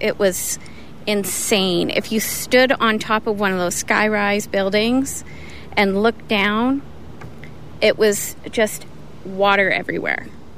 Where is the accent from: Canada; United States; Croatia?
Canada; Calgary, Alberta; And I said, "Oh, no, we're from Calgary."